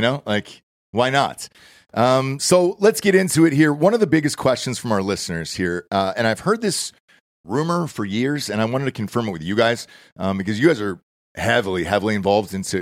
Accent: Georgia, United States; I because for me, I'm growing up in Georgia. When I played on the University of Georgia courts, just so different.

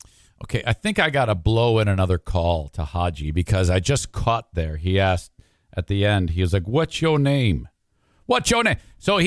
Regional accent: Michigan, United States; I'm from Michigan, United States.

